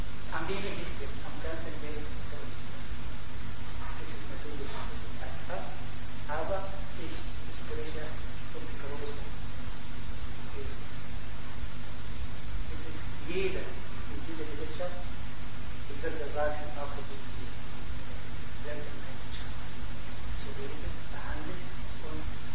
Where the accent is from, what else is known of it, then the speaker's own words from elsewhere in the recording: Egypt; German is a second language; Ich bin Ägypter und ich habe viele Kulturen